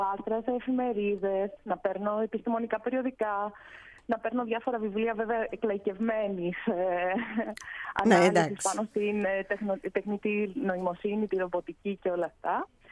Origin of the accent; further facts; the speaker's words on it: Rhodes, South Aegean, Greece; η καταγωγή της μητέρας από τα Δωδεκάνησα μας οδήγησε οικογενειακώς στη Ρόδο, οπότε από μικρό παιδί μεγάλωσα και πήγα σχολείο στη Ρόδο. Mm-hmm. Οπότε στην καρδιά μου είμαι ροδίτισσα